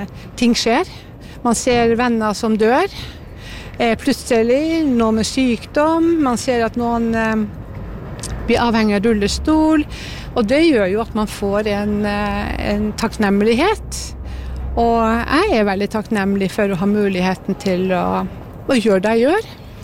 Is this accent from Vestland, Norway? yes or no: no; Bodø, Nordland, Norway; moved away as an adult; Nei, jeg flyttet fra Bodø da jeg var 18 år.